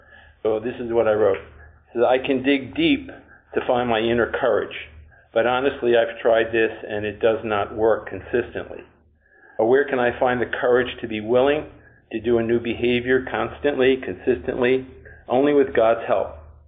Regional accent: New York, United States; grateful recovered compulsive overeater. I'm from New York, and I have 23 years on winter.

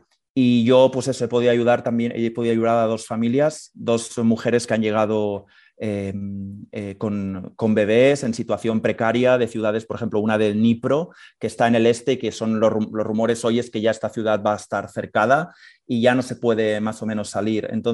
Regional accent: Spain; yo como occidental, como español

